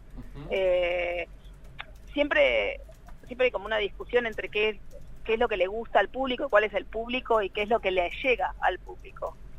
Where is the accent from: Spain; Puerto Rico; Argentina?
Argentina; Neuquén; moved away as an adult; Yo viví en Neuquén hasta los 18, así que soy neuquina y mi familia vive en Neuquén, en San Martín de los Andes